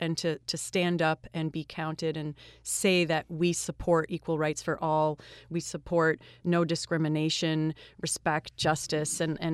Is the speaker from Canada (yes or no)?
yes; Canada; I am Canadian